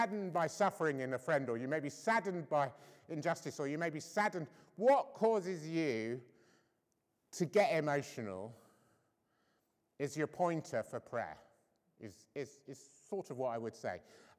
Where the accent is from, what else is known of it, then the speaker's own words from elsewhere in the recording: United Kingdom; I think we were taught as British people to not get emotional.